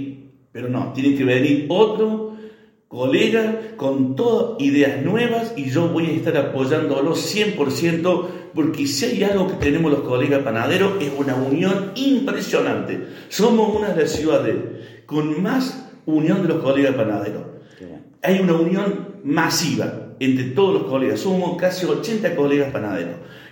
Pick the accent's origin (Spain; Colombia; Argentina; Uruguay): Argentina; Río Tercero, Córdoba; now in Villa María, Argentina; Yo llegué a Villa María a los 17 años, soy de Río Tercero, y llegué a Villa María